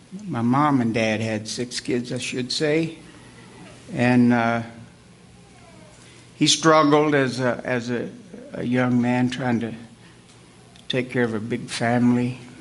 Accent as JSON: {"language": "English", "region": "Kentucky", "country": "United States", "tie": "born or raised there", "said": "We're just a bunch of hillbillies from Kentucky. My parents were I was born over in the Red River Gorge, right on the edge of the Red River Gorge back a few years ago."}